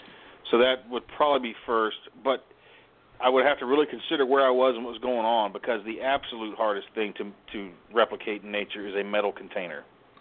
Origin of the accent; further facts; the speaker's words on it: Florida, United States; Well, I come from Florida. You can't pick a rock up on the ground in Florida and sharpen a knife. We don't have rocks.